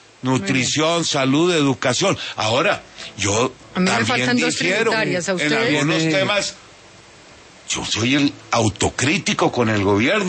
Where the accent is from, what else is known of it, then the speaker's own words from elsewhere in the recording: Colombia; soy el colombiano